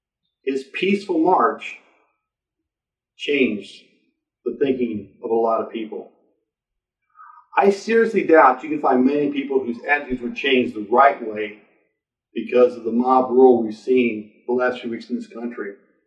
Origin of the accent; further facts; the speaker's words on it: Springfield, Illinois, United States; I grew up in Lincoln's hometown.